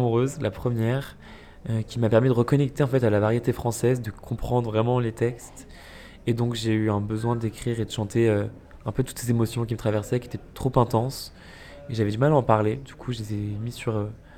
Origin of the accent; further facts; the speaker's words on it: Lyon, Auvergne-Rhône-Alpes, France; Moi, je suis originaire de Lyon. Je vivais à Paris